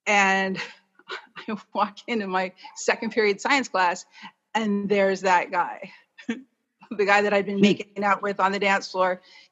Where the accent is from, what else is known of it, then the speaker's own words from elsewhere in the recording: San Diego, California, United States; I grew up in San Diego. I went to Patrick Henry High School.